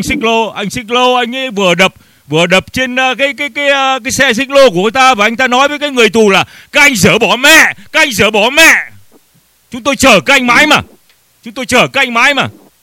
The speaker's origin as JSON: {"language": "Vietnamese", "region": "Nam Định", "country": "Vietnam", "tie": "born there", "moved": "yes", "said": "tôi sinh tại miền Bắc quê Nam Định, thưa ông ạ. Bố tôi đưa tôi vào Nam năm 1954"}